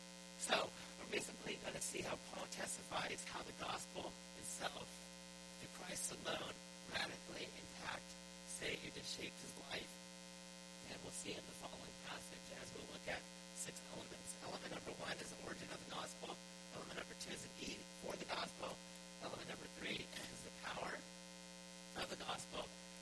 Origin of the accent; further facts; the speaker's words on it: East Coast, United States; We're from the East Coast, right?